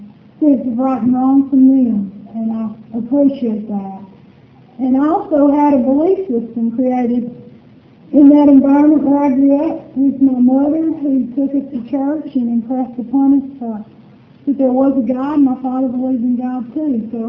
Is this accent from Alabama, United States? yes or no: yes; Alabama, United States; born or raised there